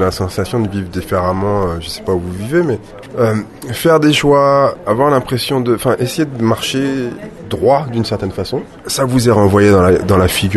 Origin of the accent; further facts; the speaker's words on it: Paris, Île-de-France, France; also born or lived in Senegal / Dakar, Senegal / Guinea-Bissau; Moi, je suis français, je suis sénégalais, je suis bissau-guinéen, je suis parisien, je suis dakarois, je suis... voilà.